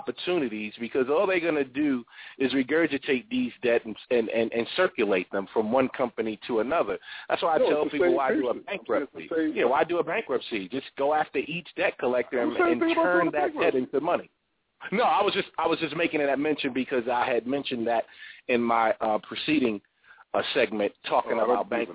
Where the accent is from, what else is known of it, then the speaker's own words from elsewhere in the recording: New York, United States; They got deeper pockets in New York. I'm from New York.